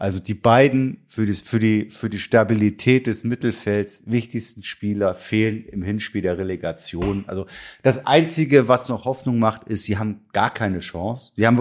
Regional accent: Kiel, Schleswig-Holstein, Germany; Für mich war es als gebürtiger Kieler

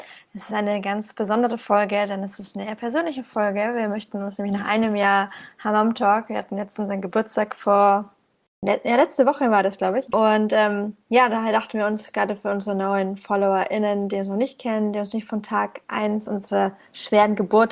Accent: Bamberg, Bavaria, Germany; komme aus dem gebürtigen Frankenland, im schönen, wunderschönen Bamberg.

